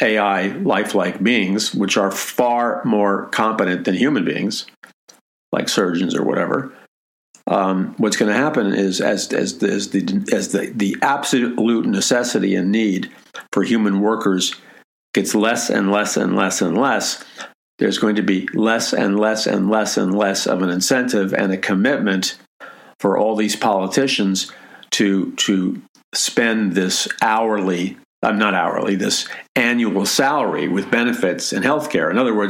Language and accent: English; Queens, New York, United States; Old expression my father taught me growing up in Jackson Heights, Queens. Big New York expression.